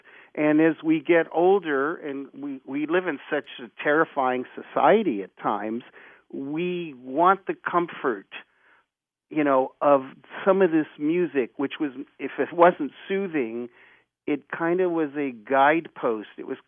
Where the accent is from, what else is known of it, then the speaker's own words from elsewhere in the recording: Los Angeles, California, United States; going to high school in West Hollywood, being born literally overlooking the Hollywood 101 freeway. I'm from Hollywood. I'm a native of Los Angeles.